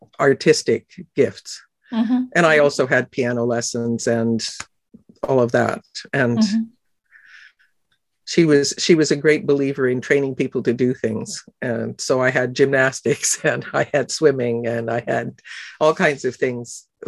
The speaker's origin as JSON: {"language": "English", "country": "Canada", "tie": "born or raised there", "said": "I moved a lot. I grew up pretty much all across Canada."}